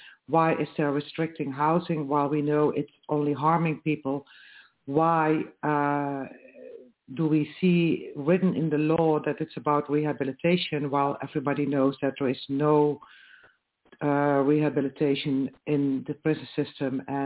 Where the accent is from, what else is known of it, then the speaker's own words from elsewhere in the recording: Netherlands; I come from the Netherlands. I work as a psychosocial therapist and philosopher with incarcerated people here in the Netherlands.